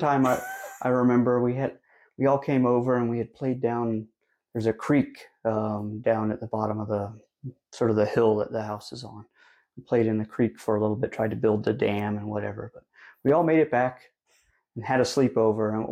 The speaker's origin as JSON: {"language": "English", "town": "Evergreen", "region": "Colorado", "country": "United States", "tie": "born or raised there", "said": "I grew up in Evergreen, Colorado."}